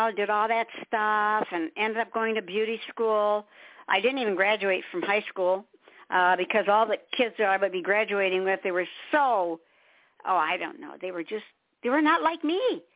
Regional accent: Detroit, Michigan, United States; now, I was born and raised in Detroit. I'm a Motown girl.

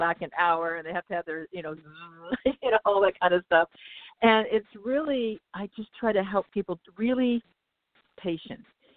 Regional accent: Seattle, Washington, United States; Washington State, because I'm from Seattle, Washington.

